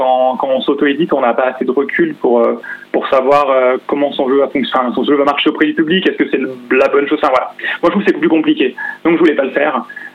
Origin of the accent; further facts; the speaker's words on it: Grenoble, Auvergne-Rhône-Alpes, France; comme on est de Grenoble aussi, ça avait du sens, en fait.